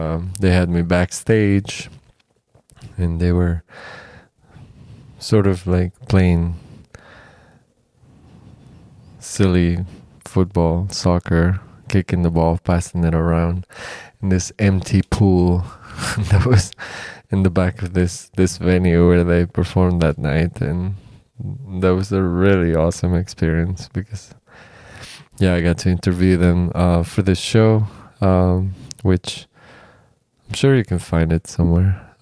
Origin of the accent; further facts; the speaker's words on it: La Paz, Bolivia; now in United States; The first time, obviously, in my hometown in La Paz, Bolivia, when I was still in high school.